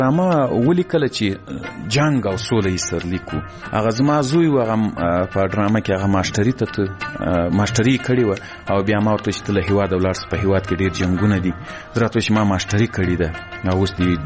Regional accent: Ghazni, Afghanistan; ځکه زه له غزني څخه یو دوه درې کسان وو

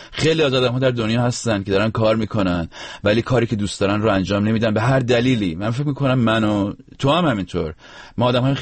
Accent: Rasht, Gilan, Iran; من رشتیم، ادا رشتیار ملت در بیارن شاکی میشم.

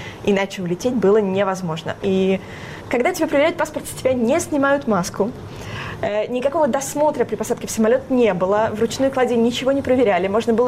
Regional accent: Belarus; Я сама из Беларуси. Я родилась там, прожила практически всю жизнь.

